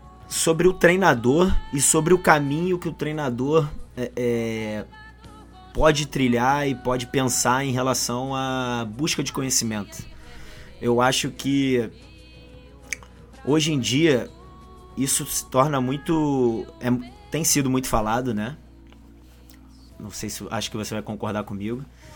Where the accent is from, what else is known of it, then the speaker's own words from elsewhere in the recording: Rio de Janeiro, Brazil; como bom carioca, pô, eu não sou muito fã da chuva não, sabe?